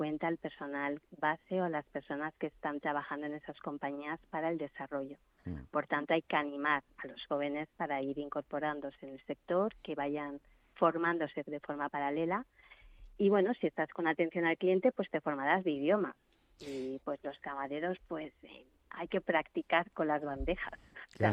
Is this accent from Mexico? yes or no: no; Balearic Islands, Spain; soy mallorquina